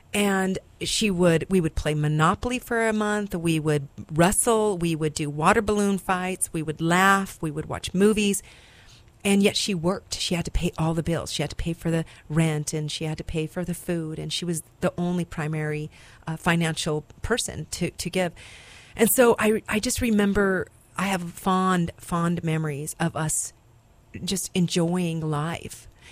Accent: Albuquerque, New Mexico, United States; also born or lived in Durango, United States / Hawaii, United States / Farmington, United States; I grew up originally from Durango, Colorado, and then my mom moved us to Albuquerque, New Mexico. And from there, that's when we moved to Hawaii. So I would say definitely predominantly my time was in Albuquerque, New Mexico.

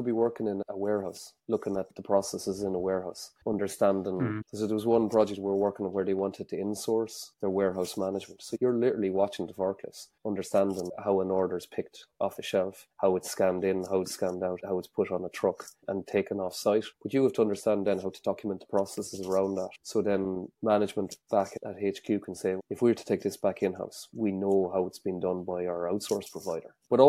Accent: Tipperary, Munster, Ireland; So I was born in Tipperary, so it's a long way for a lot of people. And I grew up on a dairy farm, something I'm very proud of.

